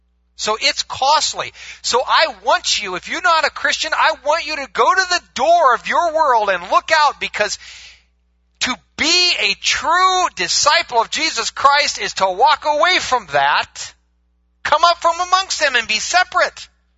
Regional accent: Iowa, United States; I'm from Iowa. What do I know about that?

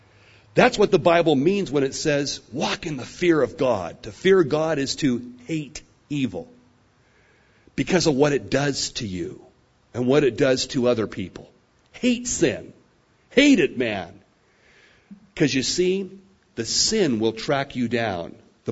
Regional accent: Ireland; I'm Irish and I lose my temper, and that's why, because I'm an Irishman, John.

